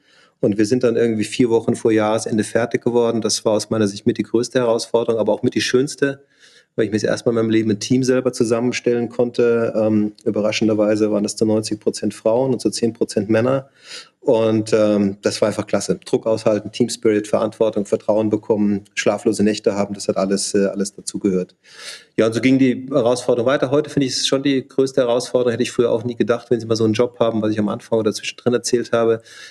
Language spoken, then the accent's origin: German; Bavaria, Germany; also born or lived in Hamburg; ich bin in Bayern aufgewachsen, also im Süden von München. Das ist schon die Homebase, ja, die habe ich auch nie ganz aufgegeben.